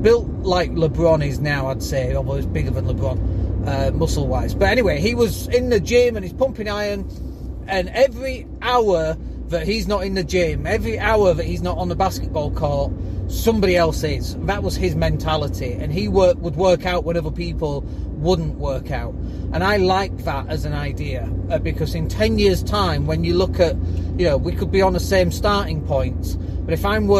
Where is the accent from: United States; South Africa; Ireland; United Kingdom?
United Kingdom; England; now in Spain; as English people